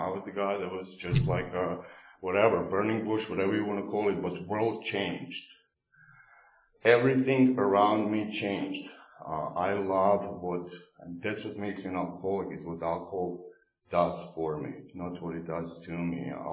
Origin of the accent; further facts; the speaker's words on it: Croatia; But I'm from Croatia. You know, I give myself opportunity to give a history lesson every time I speak. But Croatia is far away from Ru